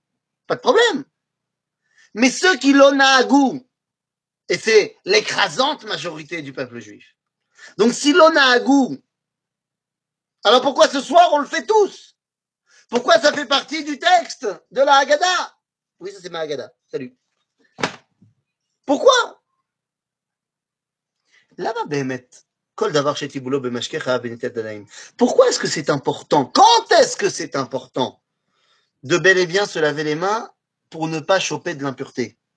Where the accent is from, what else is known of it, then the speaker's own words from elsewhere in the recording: Poland; Par exemple, chez nous, en Pologne, oui, enfin chez nous en Pologne